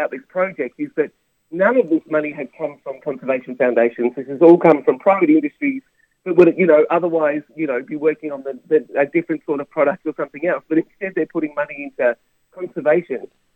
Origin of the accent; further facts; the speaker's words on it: Australia; but also amazing as an Australian